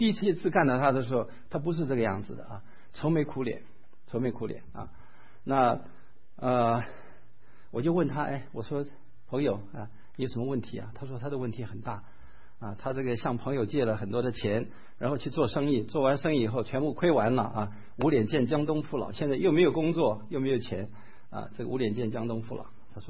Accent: Taiwan; also born or lived in United States; 情况跟我们很像的也是台湾长大，美国留学，后来回到这个大陆去做事的人。

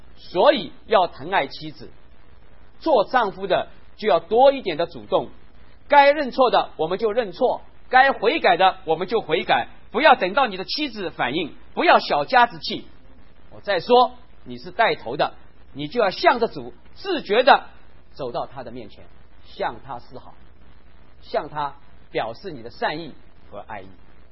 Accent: Shanghai, China; 我是上海人，我们南方

